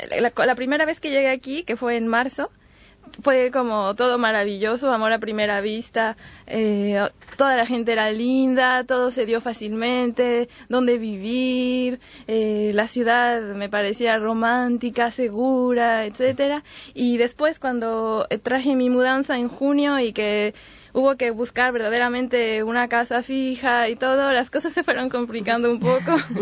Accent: Mexico City, Mexico; moved away as an adult; now in France; Yo me fui de México... Hace 7 años me mudé a Francia, en donde hice una maestría en periodismo

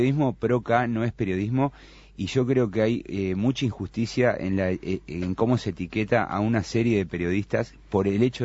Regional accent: Uruguay; como uruguayo

